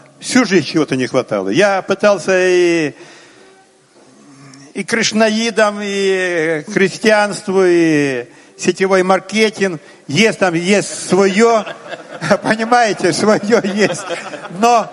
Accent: Ukraine; Я с Украины

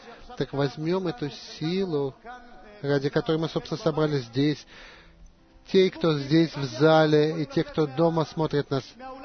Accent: Petah Tikva, Central District, Israel; я из Петах-Тиквы.

